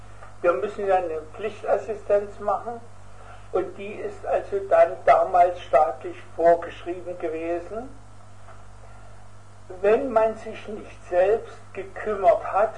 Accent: Leipzig, Saxony, Germany; also born or lived in Stuttgart; Also, ich bin 1929 geboren in Stuttgart, bin dann 1937 nach Leipzig gekommen, habe also die gesamte Schulzeit in Leipzig verbracht, 1948 Abitur

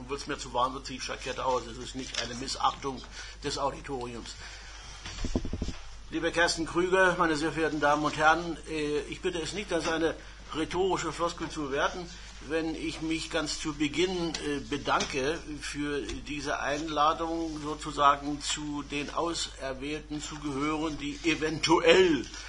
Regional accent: Magdeburg, Saxony-Anhalt, Germany; born there; Ich bin also 1939 in Magdeburg geboren

